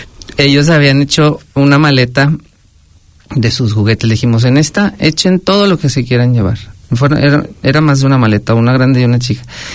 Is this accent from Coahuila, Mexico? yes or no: yes; Torreón, Coahuila, Mexico; Los dos somos de Torreón, sí.